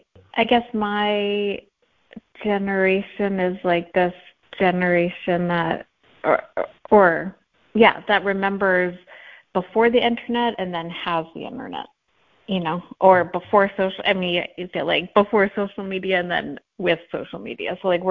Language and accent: English; Washington, District of Columbia, United States; I grew up in Washington, D.C., so all the museums were free, you know.